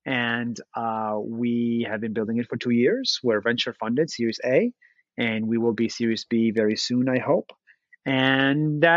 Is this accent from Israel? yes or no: yes; Israel; English is a second language; moved away as an adult; now in United States; I was born and raised in Israel. I'm Palestinian Israeli, so it's double whammy. Moved to the United States for college